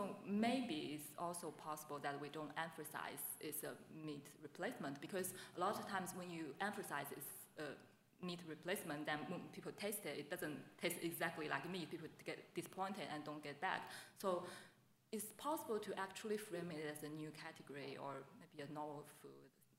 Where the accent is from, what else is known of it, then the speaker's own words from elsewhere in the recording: China; English is a second language; because in my country, so I'm from China